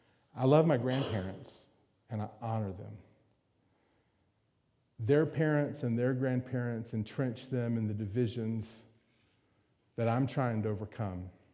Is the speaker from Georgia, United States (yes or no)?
yes; Macon, Georgia, United States; We're from Macon, Georgia. We live on a farm.